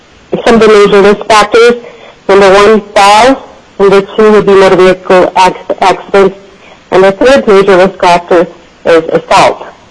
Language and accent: English; Eagle River, Alaska, United States; I am from Eagle River